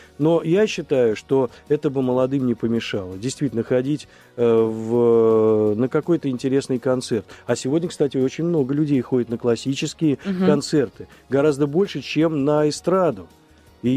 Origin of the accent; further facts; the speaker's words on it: Moscow, Russia; born there; Вот я родился в Мариной Роще, здесь не так далеко, у меня до сих пор там квартира, там, да, и я люблю свой район.